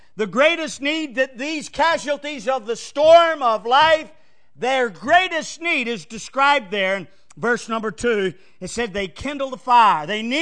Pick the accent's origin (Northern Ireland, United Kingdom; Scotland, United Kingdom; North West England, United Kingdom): Northern Ireland, United Kingdom; I was raised in Northern Ireland, as I said, and growing up, we didn't have central heating.